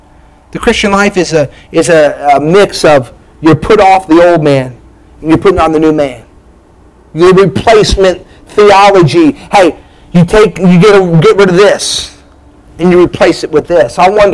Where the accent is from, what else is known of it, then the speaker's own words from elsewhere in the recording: New Hampshire, United States; But I grew up in New Hampshire. I lived on Captain Clark Highway.